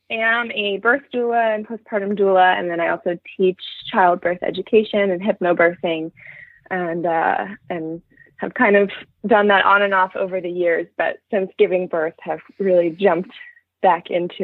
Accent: Berkeley, California, United States; Treasure Island in the San Francisco Bay Area. For now, we're moving to Berkeley soon, which is my hometown.

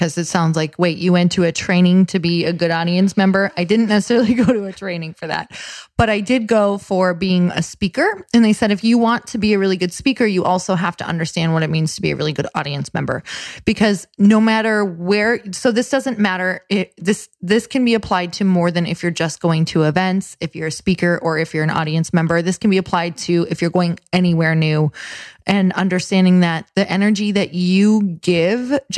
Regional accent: Midwest, United States; I am from the Midwest, but I am gonna look like I live here.

